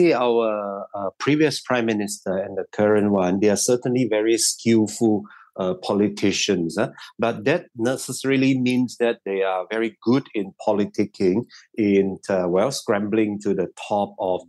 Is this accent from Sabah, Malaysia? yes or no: yes; Sabah, Malaysia; I grew up in Sabah having all these blackouts very frequently.